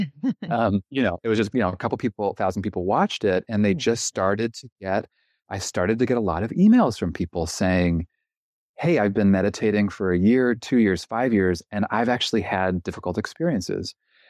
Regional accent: Canada; I'm originally from Canada. I trained as a psychotherapist in British Columbia.

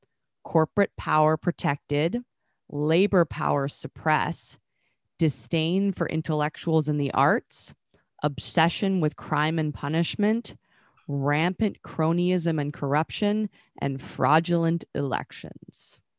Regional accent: Vancouver, British Columbia, Canada; apparently the first place this cutie was discovered was Vancouver, which is my hometown.

